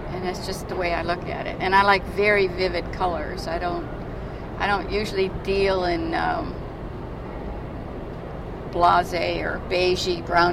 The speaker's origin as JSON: {"language": "English", "town": "Niagara Falls", "region": "New York", "country": "United States", "tie": "born or raised there", "also_born_or_lived": "Gibsonia, Pennsylvania", "lives_now": "Houston, United States", "said": "No, I was born in Pennsylvania, a little town called Gibsonia outside of Pittsburgh. But I grew up in Niagara Falls, New York. But I have been in Houston since 1974."}